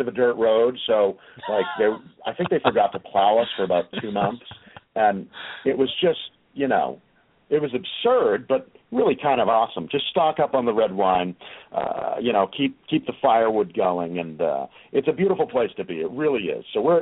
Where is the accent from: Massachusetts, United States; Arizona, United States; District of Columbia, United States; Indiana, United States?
Massachusetts, United States; Newton; I'm from Massachusetts. I grew up in the Boston area.